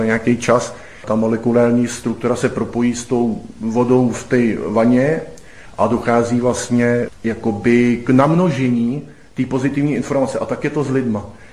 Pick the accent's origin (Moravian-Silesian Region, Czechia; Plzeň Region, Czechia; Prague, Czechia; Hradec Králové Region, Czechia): Plzeň Region, Czechia; Plzeň; Já jsem původem z Plzně